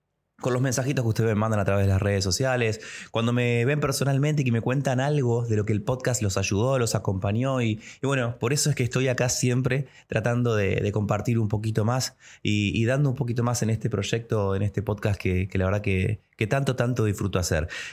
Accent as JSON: {"language": "Spanish", "country": "Argentina", "lives_now": "Mexico", "said": "le digo, soy de Argentina."}